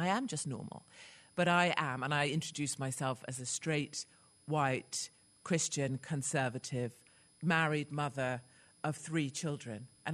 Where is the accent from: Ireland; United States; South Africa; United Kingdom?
United Kingdom; accent: British; And also, my Americans are so darling about the British accent. Like, my accent, I can get myself out of any kind of trouble